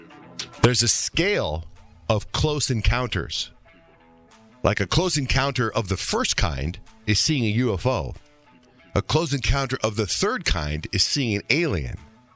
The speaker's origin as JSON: {"language": "English", "region": "Arizona", "country": "United States", "tie": "born or raised there", "also_born_or_lived": "Cincinnati, United States", "said": "I grew up in Arizona and my first on-air radio job was in Cincinnati, which was fine until it started to snow."}